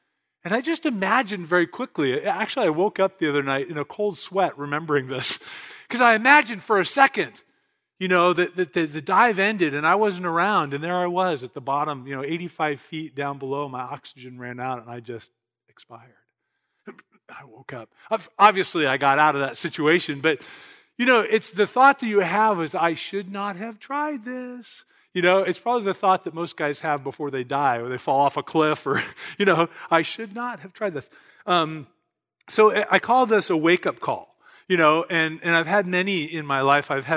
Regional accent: California, United States; I grew up in California skiing.

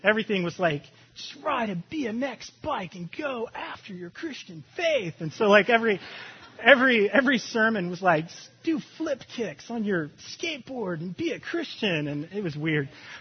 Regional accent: Canada; And I'm Canadian, too, by the way.

